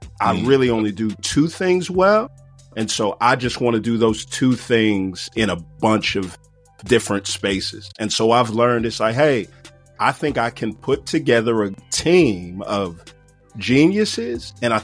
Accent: Houston, Texas, United States; of the talking pieces throughout the course of the album were from the show that we did in Houston, my hometown, 2022.

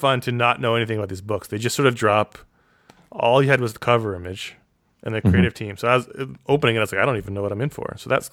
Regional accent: Boston, Massachusetts, United States; I'm from Boston.

